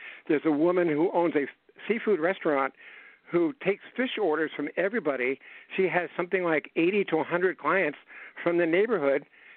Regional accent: New Jersey, United States; And since you're from Rehoboth and I'm from North Jersey, we can definitely impart some of our knowledge on the Jersey Shore.

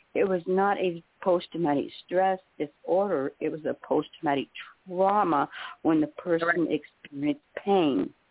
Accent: United States; I'm American native, first of all.

